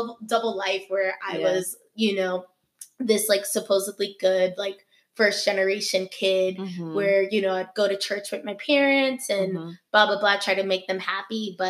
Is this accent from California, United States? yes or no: no; Philadelphia, Pennsylvania, United States; I grew up in Philadelphia, and I was lucky enough to have like a really good sex education compared to like my peers